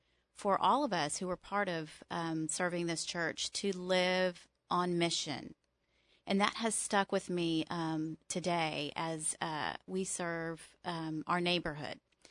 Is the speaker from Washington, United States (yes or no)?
no; Tyler, Texas, United States; Well, I grew up in Texas as a daughter of a minister, Baptist minister, who was on church staff at different places throughout Texas.